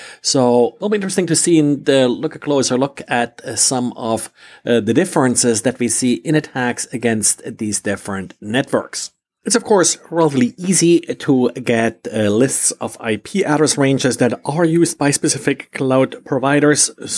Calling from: Jacksonville, Florida, United States; today I'm recording from Jacksonville, Florida.

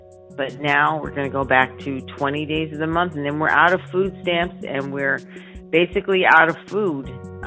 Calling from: San Diego, California, United States; I'm calling from San Diego.

